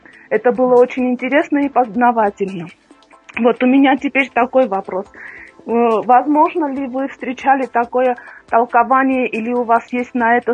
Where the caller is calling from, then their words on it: Yerevan, Armenia; я живу в Ереване